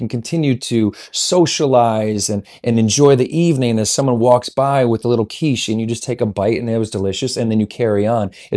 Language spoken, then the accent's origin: English; Cleveland, Ohio, United States; I used to work construction where I was raised in Cleveland, Ohio